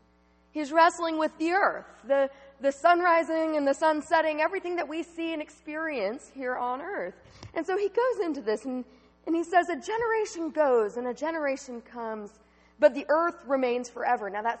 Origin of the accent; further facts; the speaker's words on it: Atlanta, Georgia, United States; Such an adventure for a girl who was growing up in Atlanta, Georgia.